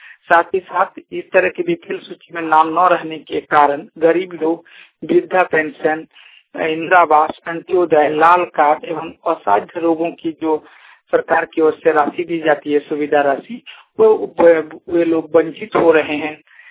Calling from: Fatehpur, Jharkhand, India; ग्राम बड़वा, प्रखंड फतेहपुर, जिला जामताड़ा।

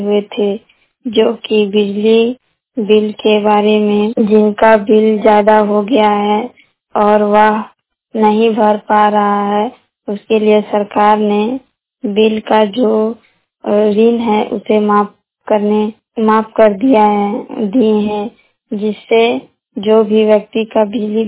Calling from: Manmo, India; आज हमारे गांव मणमो में गणपति बापा का आगमन हुआ

